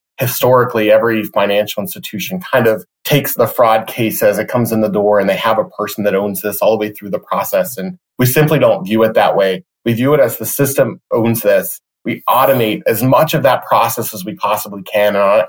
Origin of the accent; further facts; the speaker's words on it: Pennsylvania, United States; moved away as an adult; I grew up in Western Pennsylvania, a few miles outside of Pittsburgh. I moved to Delaware when I was 21 to actually go to school.